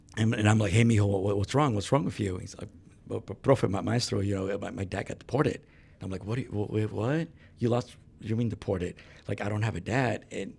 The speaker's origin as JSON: {"language": "English", "town": "College Station", "region": "Texas", "country": "United States", "tie": "born or raised there", "said": "I was also a kid growing up in College Station, Texas, from the border. And so, you know, middle class, lower middle class"}